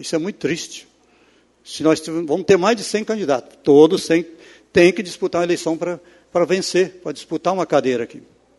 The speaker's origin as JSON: {"language": "Portuguese", "town": "Santa Maria de Jetibá", "region": "Espírito Santo", "country": "Brazil", "said": "Seja presidente da República, porque eu sou brasileiro. Seja governador, porque eu sou capixaba. Seja o prefeito de Santa Maria, porque eu sou santamariense."}